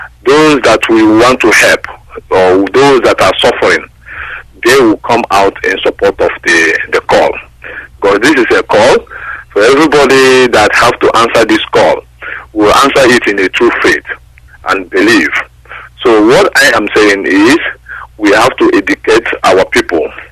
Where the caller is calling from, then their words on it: Dublin, Leinster, Ireland; I'm calling from Dublin.